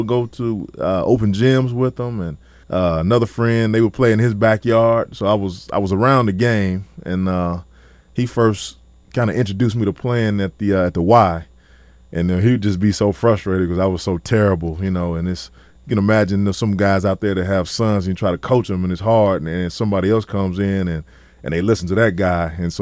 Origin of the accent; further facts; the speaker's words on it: East Chicago, Indiana, United States; also born or lived in Gary; And I was born in Gary, and we lived in East Chicago, but I went to school in Gary.